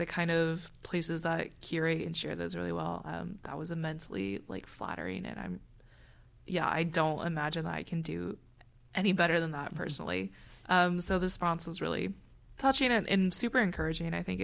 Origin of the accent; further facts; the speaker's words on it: Troy, Michigan, United States; So I grew up in Troy, Michigan, which is just sort of like a suburb really in the Metro Detroit area.